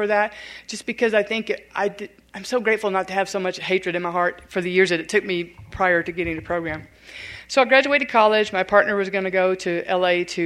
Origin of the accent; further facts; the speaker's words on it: Southern US, United States; accent: Southern; My accent was so thick, people didn't even know what I was saying, you know, and they, oh God, they made fun of me. It was pitiful, just pitiful, and hurt my feelings, you know, I mean, really hurt my feelings, because the whole Southern hospitality thing